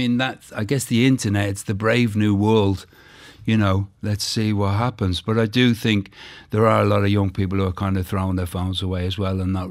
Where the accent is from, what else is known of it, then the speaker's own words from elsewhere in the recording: London, United Kingdom; now in Ireland; I grew up in South London, but there was a big park there, Kennington Park